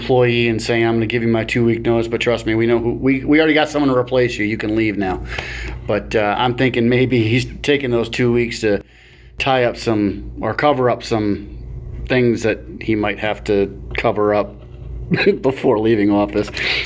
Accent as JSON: {"language": "English", "region": "New York", "country": "United States", "said": "So, as many of you know, I am from New York."}